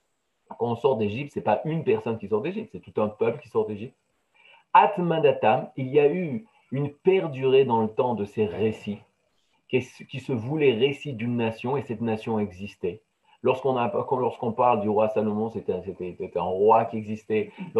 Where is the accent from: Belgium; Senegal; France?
France; Moi j'ai grandi en France, dans la chrétienté